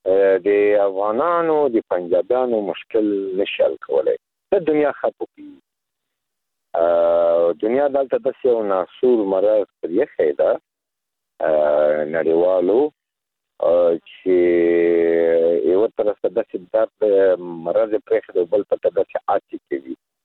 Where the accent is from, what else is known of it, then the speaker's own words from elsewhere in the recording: Afghanistan; مونږ افغانان یو